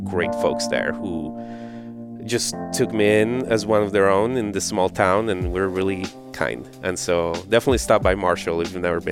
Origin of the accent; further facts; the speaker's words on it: Colombia; compared to like the level of violence that I grew up with in Colombia